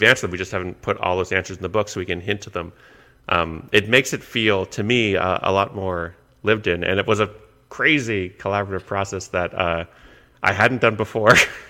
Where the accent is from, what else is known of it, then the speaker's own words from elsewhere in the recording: Canada; I'm Canadian.